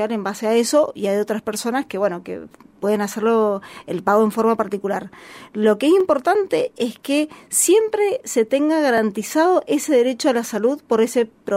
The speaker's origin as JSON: {"language": "Spanish", "country": "Argentina", "said": "todas las prestaciones que tenemos el derecho como ciudadanos argentinos"}